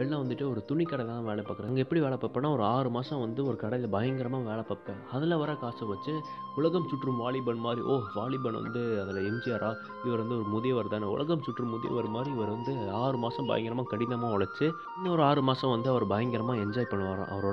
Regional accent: Thanjavur, Tamil Nadu, India; நான் தஞ்சாவூர் பக்கம் தாத்தா

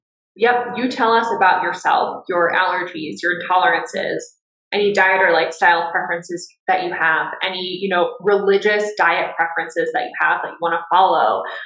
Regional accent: Northeast, United States; I'm from the Northeast, so I know exactly where you are.

